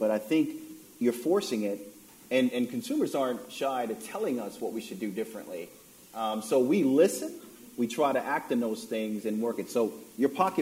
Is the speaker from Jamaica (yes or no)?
yes; Jamaica; And I'm from Jamaica, and so I'm a little country of 3 million people.